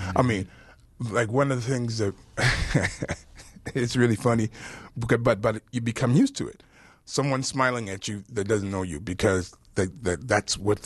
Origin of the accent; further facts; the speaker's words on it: Milwaukee, Wisconsin, United States; You know, I grew up in Milwaukee. I love Milwaukee.